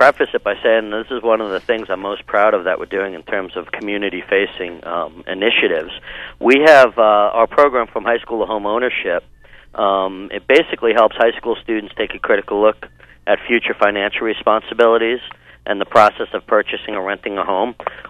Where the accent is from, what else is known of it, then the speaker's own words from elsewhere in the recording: New York, United States; New York, but you can't take New York from the kid. Haven't lived there since the 80s, but yeah, I did. I grew up out in Eastern Long Island.